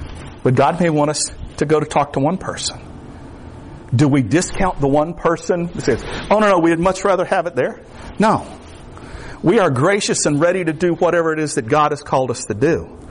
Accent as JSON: {"language": "English", "region": "Florida", "country": "United States", "tie": "born or raised there", "said": "I grew up in the Everglades."}